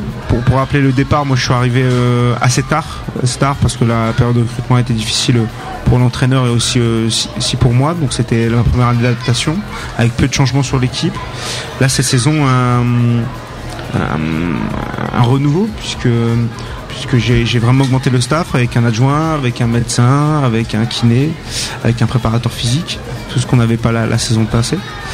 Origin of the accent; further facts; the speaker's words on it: Lille, Hauts-de-France, France; Moi, je suis Lillois.